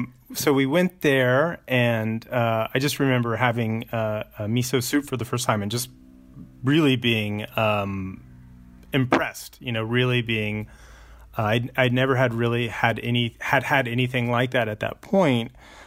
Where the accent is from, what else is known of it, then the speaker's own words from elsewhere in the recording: Dallas, Texas, United States; I'm a native Texan, so I grew up in Dallas